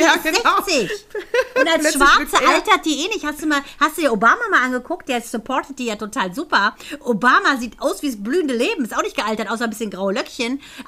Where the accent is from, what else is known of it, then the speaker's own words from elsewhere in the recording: Kassel, Hesse, Germany; es ist ja so nah auch an Kassel, da wo ich wo ich aufgewachsen bin.